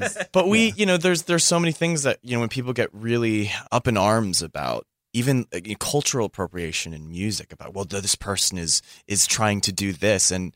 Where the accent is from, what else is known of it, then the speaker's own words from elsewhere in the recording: California, United States; growing up in the Bay Area was really cool because, I mean, you don't know until you go out into the world, but it was a pretty mixed group of kids.